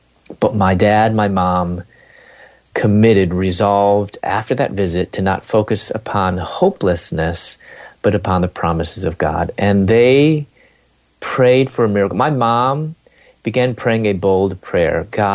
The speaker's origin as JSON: {"language": "English", "town": "Chicago", "region": "Illinois", "country": "United States", "also_born_or_lived": "Louisville, Kentucky", "said": "We're from Chicago. I moved to Louisville, Kentucky to pursue my doctorate in dentistry"}